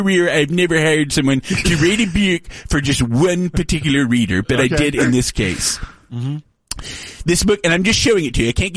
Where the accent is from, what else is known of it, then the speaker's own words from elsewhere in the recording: Tyler, Texas, United States; I'm from Tyler, Texas, sir.